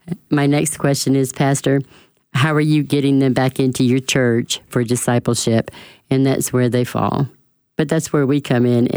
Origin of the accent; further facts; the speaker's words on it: Birmingham, Alabama, United States; I am from Birmingham. That's where I live. And I am the director of Love Life Alabama.